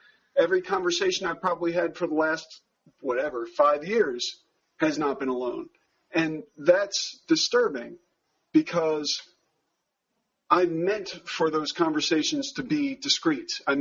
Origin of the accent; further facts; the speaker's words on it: United States; you and I, grew up in a particular time in America.